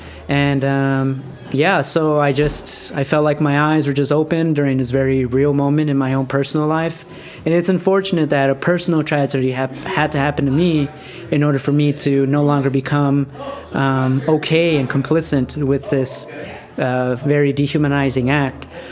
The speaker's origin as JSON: {"language": "English", "town": "Highland Park", "region": "California", "country": "United States", "said": "Because I'm from Highland Park."}